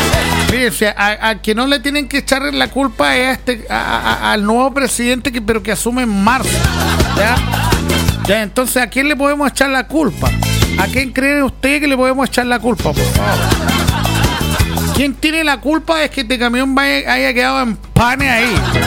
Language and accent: Spanish; Chile; Yo sé que todos somos chilenos y que todos nos gusta el como se dice en buen chileno, el chucheteo